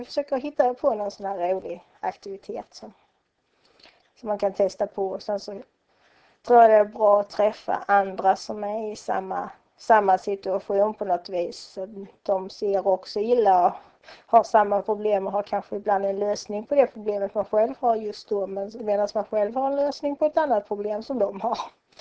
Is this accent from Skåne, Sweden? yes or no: yes; Trolle-Ljungby, Skåne, Sweden; also born or lived in Kristianstad / Vä; now in Lund, Sweden; Jag kommer ifrån Kristianstad ursprungligen. Så bodde större delen av min barndom i Trolle-Ljungby utanför Kristianstad. Sen när jag gick i åttan så flyttade vi in till Vä. Och sen flyttade jag ner här när jag började plugga. Och här har jag blivit kvar.